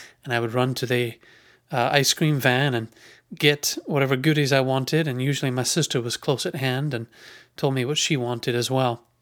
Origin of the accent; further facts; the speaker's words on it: Edinburgh, Scotland, United Kingdom; Edinburgh is a big city. I grew up in a suburb of Edinburgh called Gilmerton. For several years, my family lived in a five-storey flat on Morden Park Gardens